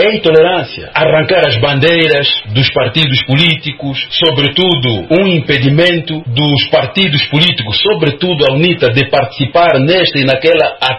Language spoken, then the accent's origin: Portuguese; Moxico, Angola; Os moxicanos somos nós todos.